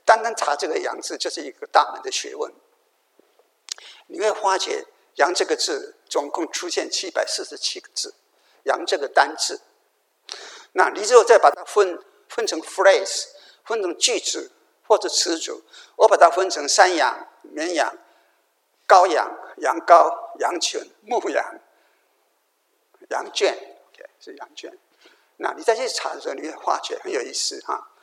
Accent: China; 犹太人的祭祀文化属于伊甸园外，我们中国人也有我们的祭祀文化。

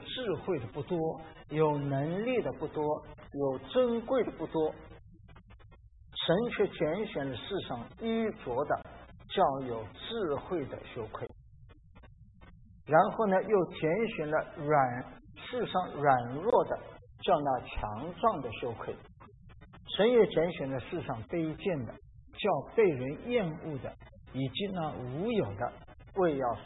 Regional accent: China; 我就想到我们中国人有一句成语

